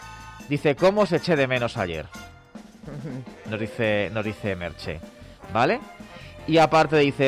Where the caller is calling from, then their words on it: Madrid, Community of Madrid, Spain; de Madrid.